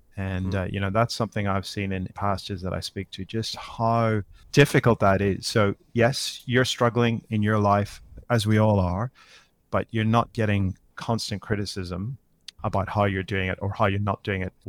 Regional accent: Northern Ireland, United Kingdom; now in Australia; I mean, I'm living in Australia now, but I grew up in Northern Ireland.

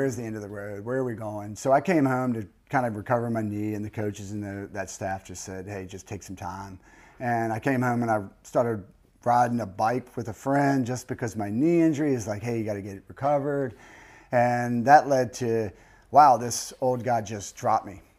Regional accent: Richmond, Virginia, United States; I grew up in Richmond, Virginia. Born and raised there.

